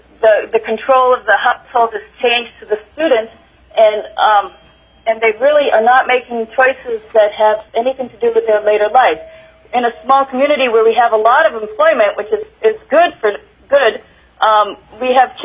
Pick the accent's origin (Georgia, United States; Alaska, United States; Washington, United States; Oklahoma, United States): Alaska, United States; Seward; Hi, this is … I'm from Seward, Alaska.